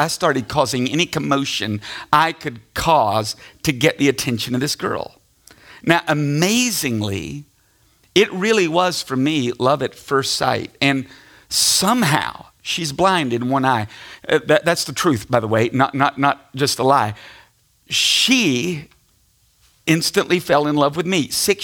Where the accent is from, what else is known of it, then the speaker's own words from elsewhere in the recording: Tennessee, United States; Now, we grew up in Tennessee. And when I say Tennessee, I want you to think out on the backside of nowhere.